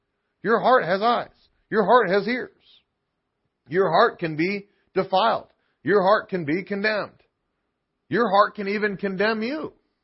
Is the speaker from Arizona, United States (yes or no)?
no; Illinois, United States; born there; also born or lived in Texas; I was born in Illinois. You can't tell by the way I talk because I was in Texas for 15 years, and they rubbed off on me.